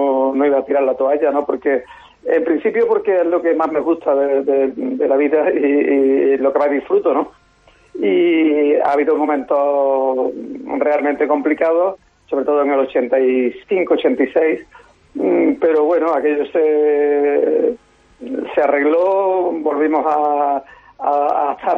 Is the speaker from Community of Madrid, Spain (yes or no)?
no; Andalusia, Spain; accent: Andalusian; Somos de Andalucía, nos gusta mezclar el rock con la música, entre comillas, flamenca, pero bueno, nuestra identidad es que somos un grupo de rock con acento andaluz